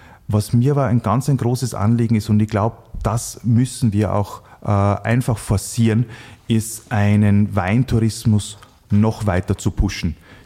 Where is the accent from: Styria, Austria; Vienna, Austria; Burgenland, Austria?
Burgenland, Austria; Niki ist noch ein viel größerer Burgenland-Fan auch dadurch geworden. Und dass er für uns, also für meine Heimat, noch Werbung macht, ja, absolut toll.